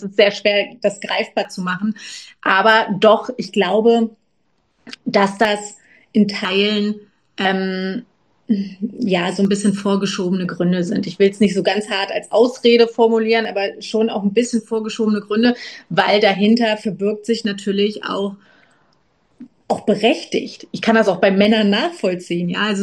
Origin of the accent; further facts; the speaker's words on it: Germany; egal wie Deutschland gerade regiert wird oder was hier gerade abgeht oder so, liebe ich ja trotzdem meine Heimat.